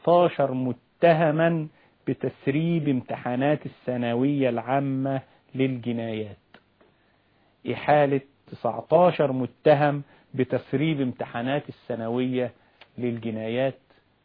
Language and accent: Arabic; Egypt; الحكومة عندنا في مصر قررت